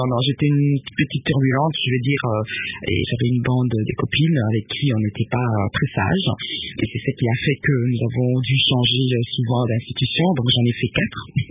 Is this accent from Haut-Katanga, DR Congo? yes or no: no; Kinshasa, DR Congo; also born or lived in Bongayasa; C'est vrai que je suis née dans le Bandundu, à Bongayasa plus précisément, que je n'ai vu le jour. Je suis arrivée à Kinshasa, j'étais encore bébé.